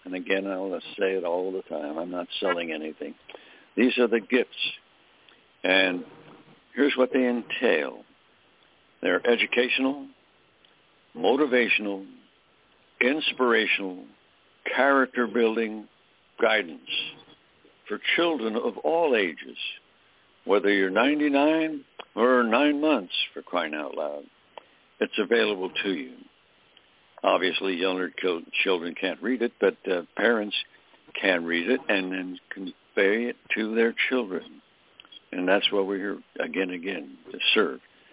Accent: Pennsylvania, United States; He was from New York. I was from Pennsylvania.

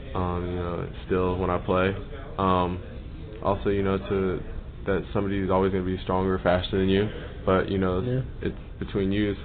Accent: Florida, United States; You know, just being a kid growing up in Florida

